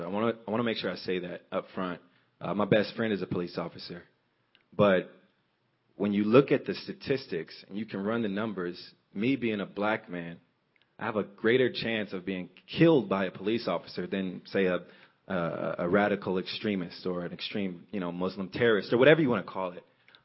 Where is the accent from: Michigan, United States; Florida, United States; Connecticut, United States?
Michigan, United States; Detroit; So growing up in the Detroit area, my mother, she would tell us often, I think I was around 10 years old when we first had the conversation